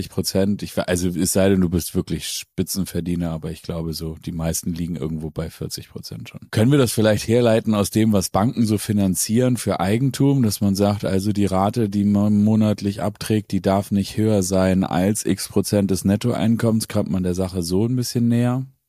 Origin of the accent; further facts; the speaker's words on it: Hamburg, Germany; Und ich habe natürlich als Hamburger da ein anderes Verhältnis zu gehabt